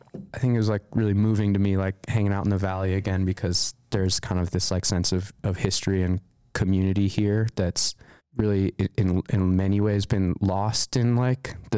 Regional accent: Telluride, Colorado, United States; I grew up in Telluride, Colorado, so only about 70 miles as the crow flies to the other side of San Juan's

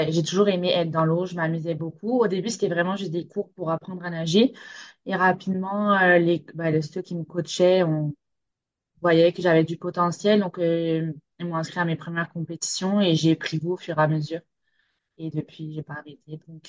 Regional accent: France; now in Montreal, Canada; Alors, je viens de France, donc j'ai grandi en France, je suis à Montréal juste depuis 2018.

